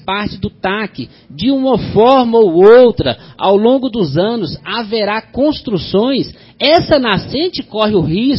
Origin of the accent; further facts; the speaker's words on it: Formosa, Goiás, Brazil; Nós que somos de Formosa, queremos ter, sim, uma Formosa melhor para todos nós